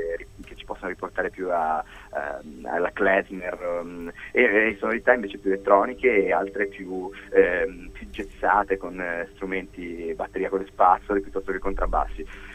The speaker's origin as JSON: {"language": "Italian", "town": "Genoa", "region": "Liguria", "country": "Italy", "said": "Beh, qua io sono di Genova"}